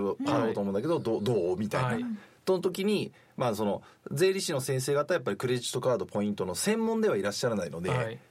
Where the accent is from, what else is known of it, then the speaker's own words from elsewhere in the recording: Tohoku, Japan; also born or lived in Tokyo; 東京で生まれて実は東北の方で育って、だ物心ついたら東北でいて、